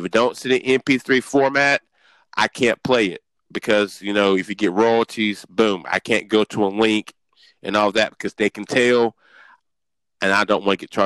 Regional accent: Mount Pleasant, North Carolina, United States; now in Gastonia, United States; I'm from Mount Pleasant, class of 2000, but I reside here in Gastonia.

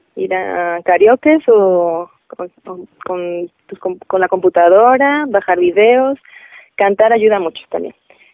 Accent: Mexico; Que tenemos que, como mexicanos, yo poder decir

